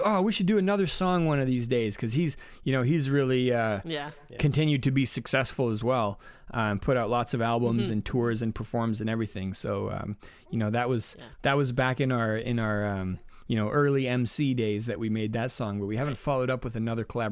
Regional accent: Vancouver, British Columbia, Canada; Yeah, and you know, I'm from Vancouver, so you want to talk about a young country

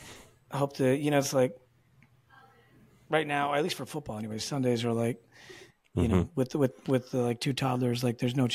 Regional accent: Minnesota, United States; also born or lived in Wisconsin; I grew up. I grew up in Minnesota, Wisconsin area, and I was huge, like, Packer fan actually.

